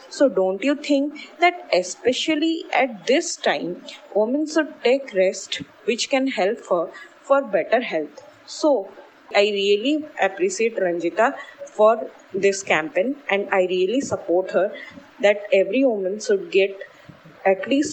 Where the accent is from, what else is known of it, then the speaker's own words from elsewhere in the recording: Rajasthan, India; I am from Rajasthan.